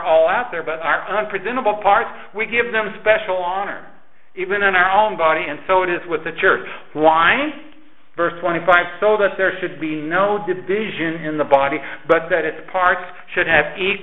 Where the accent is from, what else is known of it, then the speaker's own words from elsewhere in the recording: Texas, United States; He's from California, for crying out loud. I'm from Texas.